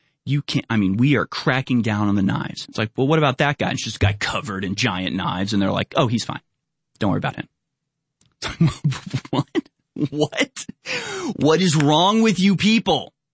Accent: Texas, United States; Can I carry a Bowie knife since I'm from Texas?

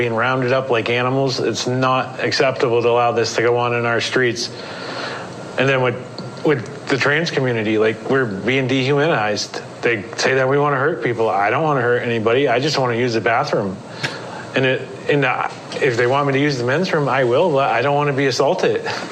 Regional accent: Farmington, Maine, United States; I'm from Farmington, Maine.

